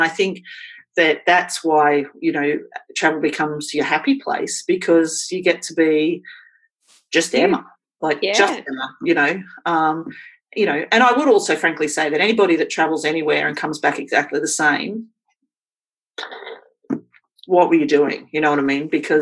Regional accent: Queensland, Australia; born there; I was born in Queensland.

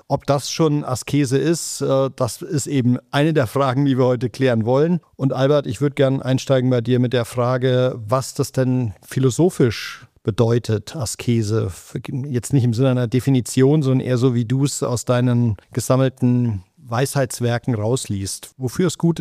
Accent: Bavaria, Germany; wiederhole es nochmal als Franke

